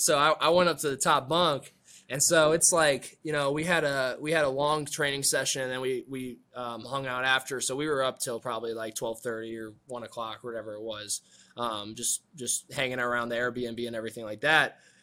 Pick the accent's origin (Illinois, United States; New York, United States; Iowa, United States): Illinois, United States; Barrington; moved away; I was originally from Barrington, Illinois. Whole family, my dad's side is in Chicago, so kind of a Bears fan early. And then when I moved to Cincinnati, that was when I became a Bengals fan.